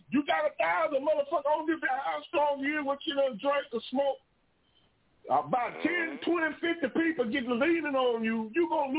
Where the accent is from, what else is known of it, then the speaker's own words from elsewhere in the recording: Houston, Texas, United States; You know, I'm from Houston, too.